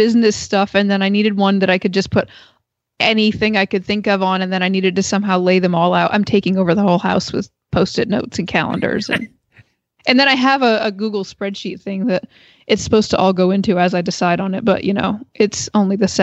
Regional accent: Perrysville, Ohio, United States; from Perrysville, Ohio.

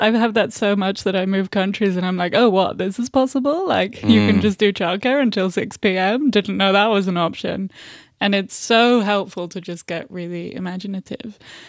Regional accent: Amsterdam, North Holland, Netherlands; born there; English is a second language; I was born in Amsterdam. My neighborhood where I lived is unrecognizable.

